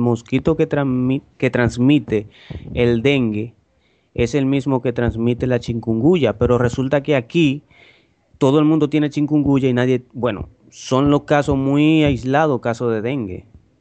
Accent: Dominican Republic; yo soy de aquí, de República Dominicana.

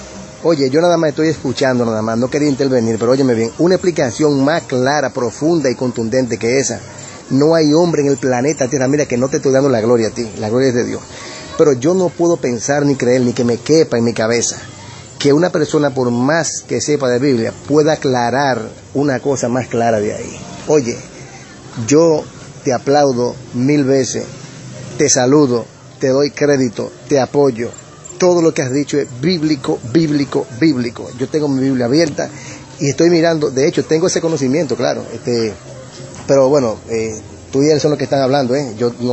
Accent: Dominican Republic; de República Dominicana.

